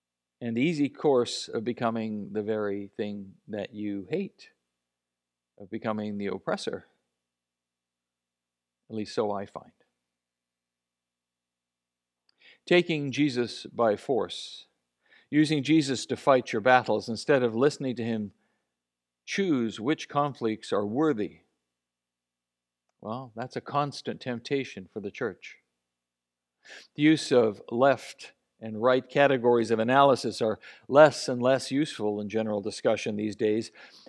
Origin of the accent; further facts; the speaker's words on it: Canada; doing so as a Canadian sometimes reveals a smugness that frankly isn't rational for those of us living in our own particular glass house